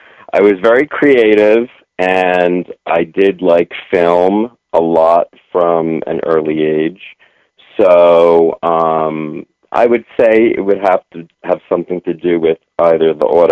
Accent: New Jersey, United States; Yeah, I'm a Jersey boy.

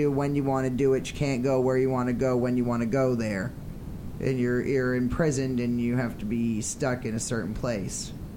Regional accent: Ireland; I'm Irish. I'm Irish. We're crazy as fuck.

